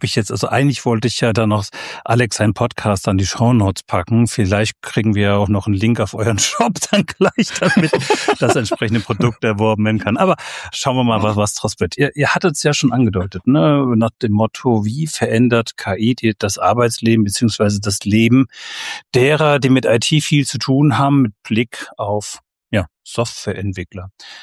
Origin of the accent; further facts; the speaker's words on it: Hesse, Germany; ich bin Hesse